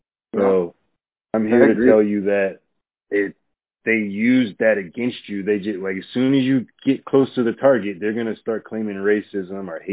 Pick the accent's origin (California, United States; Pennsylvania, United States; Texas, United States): Pennsylvania, United States; But I'm not African-American. I'm from Pennsylvania. I'm an American. I was born here.